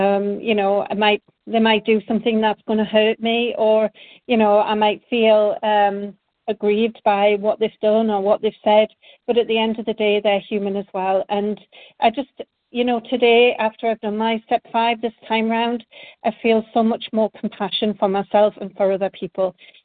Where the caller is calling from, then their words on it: Norway; And I'm calling you from Norway.